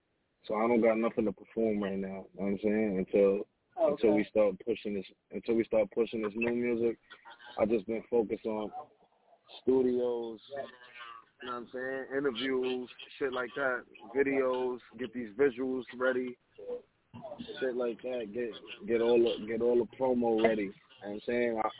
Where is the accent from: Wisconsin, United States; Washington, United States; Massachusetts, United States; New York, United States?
New York, United States; Bronx; I'm from the Bronx, New York. I make music